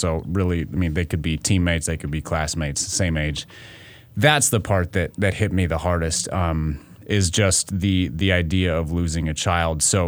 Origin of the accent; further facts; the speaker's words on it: Minnesota, United States; plus I grew up in Minnesota, so I was a Timberwolves fan